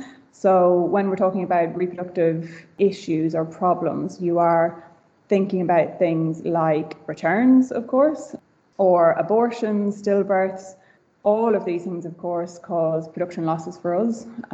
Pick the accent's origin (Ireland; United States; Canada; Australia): Ireland; now in United Kingdom; I am Irish, but I have been in the UK working as a vet since I graduated in 2015.